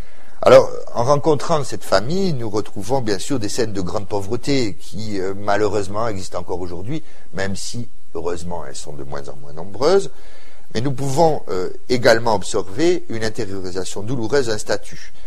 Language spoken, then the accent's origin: French; Aulnay, France; born there; je suis né à Aulnay. On est venu ici pour l'école.